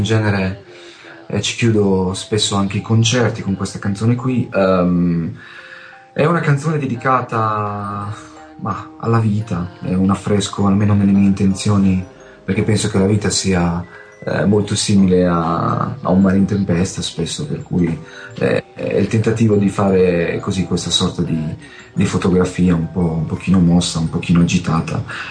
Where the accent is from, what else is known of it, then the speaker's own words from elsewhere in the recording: Rimini, Emilia-Romagna, Italy; sono di Rimini.